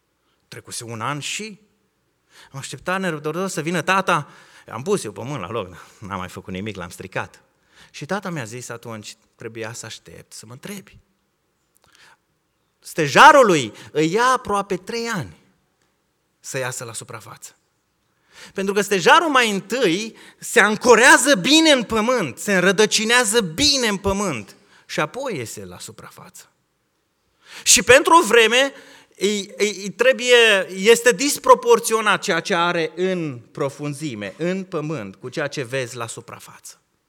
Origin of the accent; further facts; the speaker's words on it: Dobruja, Romania; cum aș putea să plantez și eu un stejar la noi acasă, în Dobrogea?